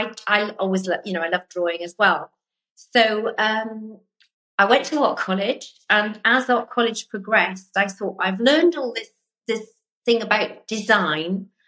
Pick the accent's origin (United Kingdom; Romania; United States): United Kingdom; Wales; because I grew up on the Gower Peninsula, very small village on the Gower Peninsula